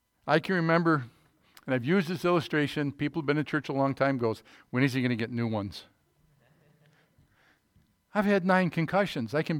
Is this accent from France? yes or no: no; Fair Haven, New York, United States; So, I grew up in Fairhaven. We had a little chunk, 27 feet of bayfront property that tied to the big corner yard that my family had on a curve down the north end of Fairhaven.